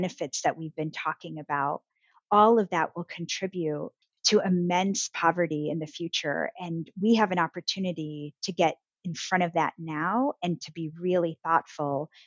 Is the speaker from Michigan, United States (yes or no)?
no; Rochester, New York, United States; Well, Ramona, you know, I grew up in Rochester, New York, Kodak City. And my family immigrated when I was, you know, just a baby. I was about a year old.